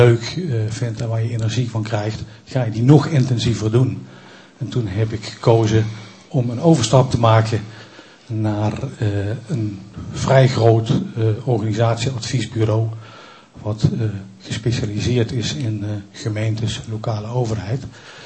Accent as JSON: {"language": "Dutch", "region": "Limburg", "country": "Netherlands", "tie": "born or raised there", "also_born_or_lived": "Randstad", "said": "Ik ben ook opgegroeid in het Limburgse, maar op mijn 18e vrij snel naar de Randstad vertrokken en daar ook heel lang gebleven."}